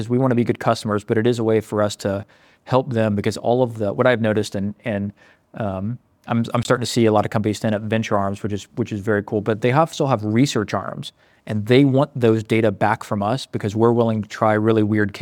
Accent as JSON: {"language": "English", "country": "United States", "said": "You know, I'm proud American. I'm happy that people actually want to defend the homeland."}